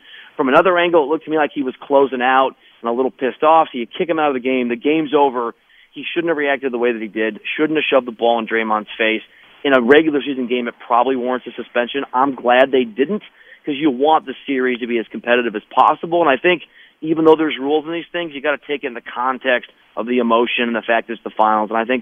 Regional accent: Illinois, United States; I grew up in the Chicago suburbs.

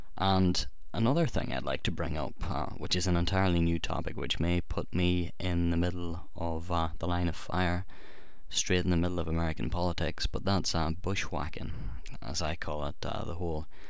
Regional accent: Northern Ireland, United Kingdom; I'm from Northern Ireland

